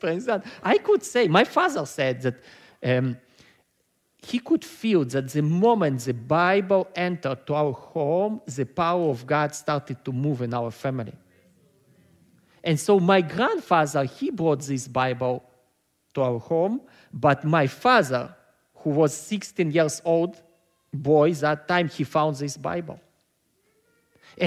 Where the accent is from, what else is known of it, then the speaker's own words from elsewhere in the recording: Israel; and I was raised in Israel, but origins of my family from Latvia. Latvia is a small country in Eastern Europe.